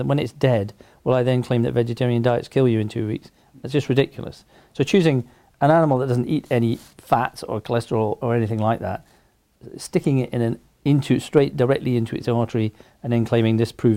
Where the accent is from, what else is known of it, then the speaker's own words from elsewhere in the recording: Scotland, United Kingdom; being a Scotsman, when I was at medical school, Scotland